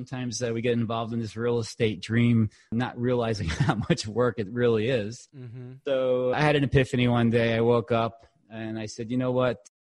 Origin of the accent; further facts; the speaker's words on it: New York, United States; What can I say? I'm a New Yorker. Spent a lot of time in New York.